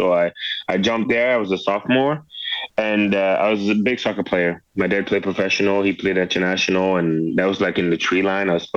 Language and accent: English; France; English is a second language; now in United States; So at the time, I didn't speak English too well. I was just arriving from France. I was young.